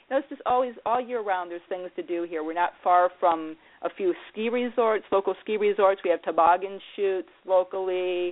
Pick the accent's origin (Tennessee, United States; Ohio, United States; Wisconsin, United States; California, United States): Ohio, United States; I'm situated directly between Cleveland and Sandusky. So 30 miles west is Cleveland, 30 miles west is Sandusky, 30 miles east is Cleveland. And I'm 5 miles south of Lake Erie.